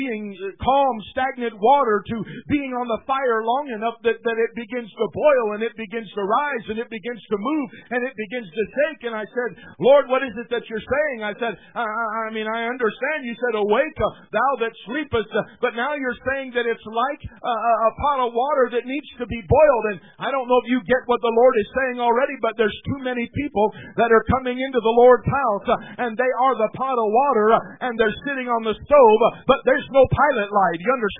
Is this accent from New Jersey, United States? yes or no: no; Iowa, United States; I'm from Iowa, but I'm half Italian.